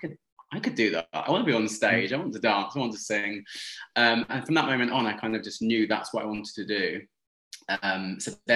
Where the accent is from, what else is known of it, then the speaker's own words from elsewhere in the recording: Oxted, South East England, United Kingdom; so I grew up in a place called Oxted, in a place called Surrey, which is about 50 minutes from London.